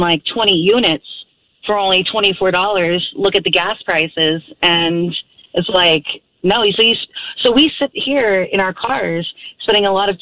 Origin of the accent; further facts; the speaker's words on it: Florida, United States; And I'm from Florida, and I'm here visiting my mom up here.